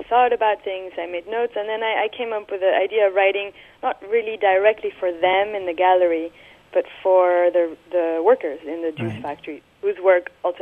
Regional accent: Mexico City, Mexico; now in New York, United States; I was born in Mexico City, right. I didn't live there much. I do consider myself a Chilanga, but as much as I consider myself now a Harlemite, I guess.

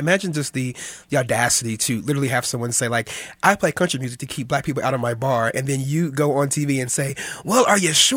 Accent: Kansas City, United States; obviously I'm a person of color, but also I'm born and raised in Kansas City.

